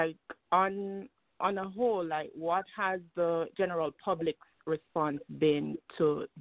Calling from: New York, United States; Can you hear me? Yes, I'm calling from New York.

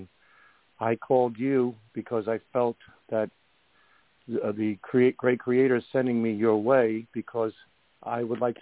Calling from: Roosevelt, New York, United States; I'm calling from New York.

